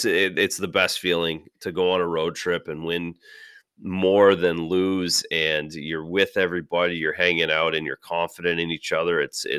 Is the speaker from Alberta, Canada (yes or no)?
no; Belleville, Ontario, Canada; from Lucha Belleville, Ontario.